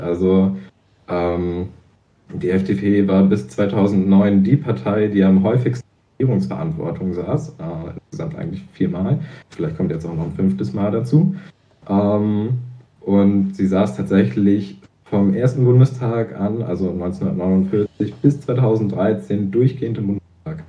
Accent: Zingst, Mecklenburg-Vorpommern, Germany; von Usedom nach Rügen und dann nach Zingst, da wo ich herkomme

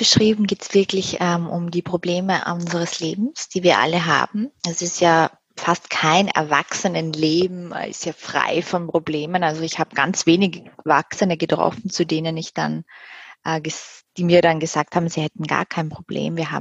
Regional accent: Graz, Styria, Austria; ich bin dann vor vielen Jahren auch mit ihr gemeinsam nach Wien gegangen. Und ich weiß noch, wir haben dann ein paar Besorgungen damals noch in meiner Heimatstadt in Graz gemacht.

